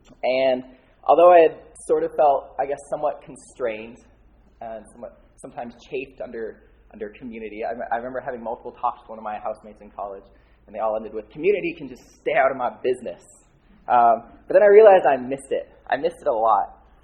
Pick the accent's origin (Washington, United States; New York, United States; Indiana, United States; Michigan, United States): Indiana, United States; Goshen; I was born and raised in Goshen. I attended College Mennonite Church from birth.